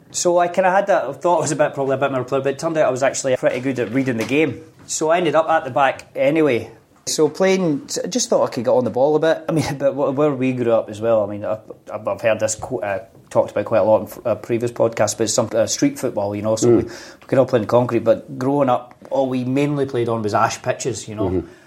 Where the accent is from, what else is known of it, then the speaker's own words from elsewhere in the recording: Scotland, United Kingdom; I suppose being a young boy growing up in Scotland